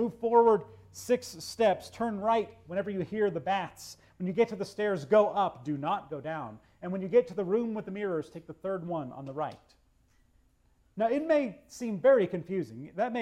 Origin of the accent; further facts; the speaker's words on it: Austin, Texas, United States; Well, I grew up on Lake Austin and our house was pretty far outside of the city proper.